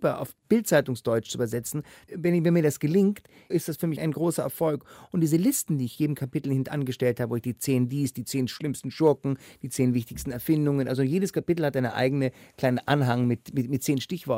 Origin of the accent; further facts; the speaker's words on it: Berlin, Germany; Aber trotzdem ist es für mich als Berliner immer wieder schön